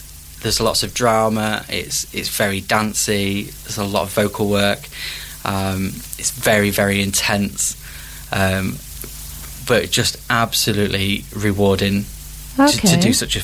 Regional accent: East Midlands, United Kingdom; so I'm from Lincolnshire.

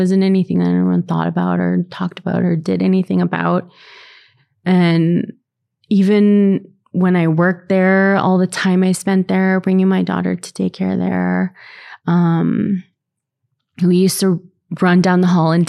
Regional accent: Kamloops, British Columbia, Canada; people used to call us wagon burners and we're from Kamloops, you know

